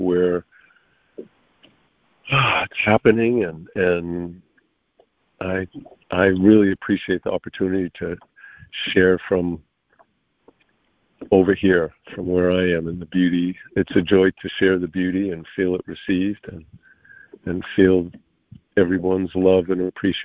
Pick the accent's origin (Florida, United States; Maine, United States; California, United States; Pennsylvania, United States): Maine, United States; I'm from Maine, and I didn't have much of a connection with the ocean because it was so cold.